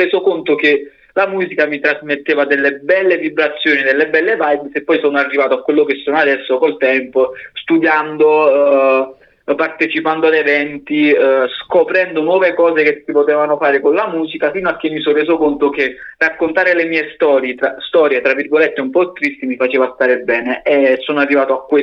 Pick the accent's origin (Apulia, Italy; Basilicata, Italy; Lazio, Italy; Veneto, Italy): Basilicata, Italy; Castelgrande; Castelgrande, sto ai confini con la Campania.